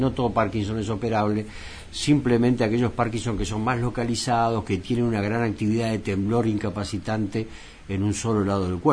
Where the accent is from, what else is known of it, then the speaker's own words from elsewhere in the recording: Buenos Aires, Argentina; Ella es de La Boca como yo, nosotros somos los dos de La Boca, nacimos uno enfrente de otro.